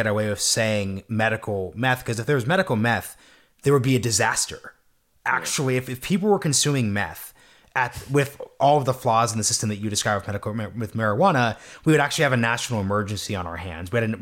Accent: Oregon, United States; I'm from Oregon, so we have ballot initiatives.

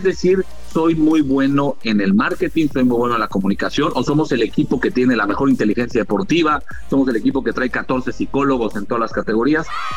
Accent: Mexico; Hay cosas que son muy valiosas que se han hecho en México, a pesar de nuestro estado de país

